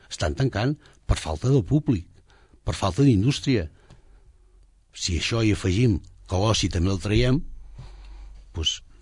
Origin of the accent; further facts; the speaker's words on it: Sabadell, Catalonia, Spain; tots som gent de Sabadell, tots som empresaris de Sabadell de tota la vida